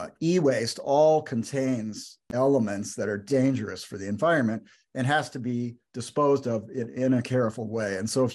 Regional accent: United States; So I'm an American, and I wish I could say that the United States was, but unfortunately, we've let ourselves fall behind.

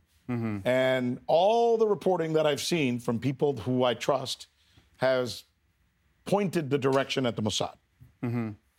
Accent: Miami, Florida, United States; I am from Miami, so I know a lot of people at the Miami Herald.

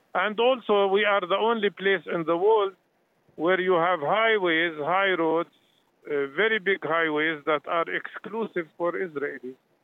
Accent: Jerusalem, Palestine; born there; English is a second language; I was born in Jerusalem myself, and I worked as a medical doctor in a major hospital in Jerusalem for 15 years.

